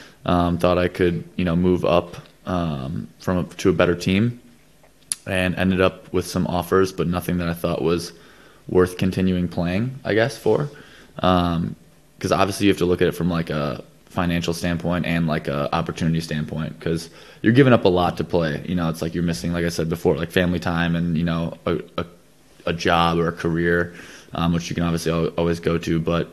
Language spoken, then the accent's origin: English; United States; I mean, growing up in the States, you play a lot of different sports in gym class or PE, but handball was never one of them.